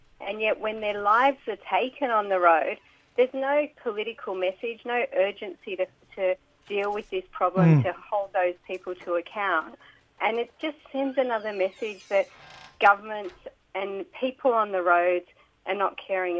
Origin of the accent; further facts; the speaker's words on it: Cyprus; No, I'm from Cyprus.